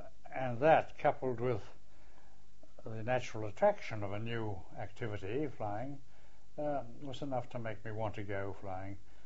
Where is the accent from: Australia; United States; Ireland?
Australia; Toowoomba, Queensland; also born or lived in Brisbane; I was born in Toowoomba, Queensland, T-O-O-W-O-M-B-A. I was born of a family of cattlemen, and I lived there in the early days of my life before moving to Brisbane